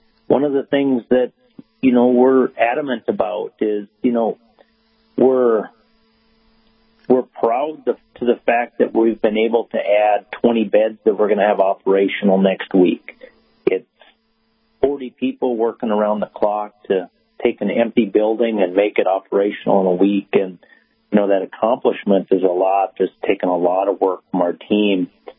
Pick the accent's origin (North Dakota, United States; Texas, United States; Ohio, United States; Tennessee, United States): North Dakota, United States; Lignite; I grew up in Lignite in Portal, North Dakota, and I think of Newtown as home